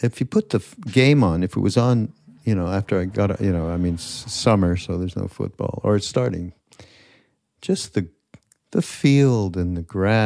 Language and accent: English; Canada; Canadian. I'm from Canada.